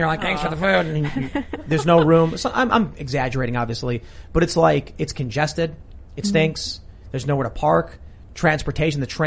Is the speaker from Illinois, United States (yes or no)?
yes; Chicago, Illinois, United States; there's a lot of people, like growing up in mm-hmm. Chicago